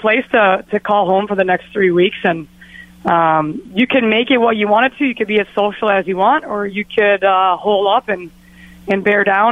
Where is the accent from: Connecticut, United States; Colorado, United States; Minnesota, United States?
Minnesota, United States; I think him being in the Olympic Village and seeing us Minnesotans, he kind of gave us extr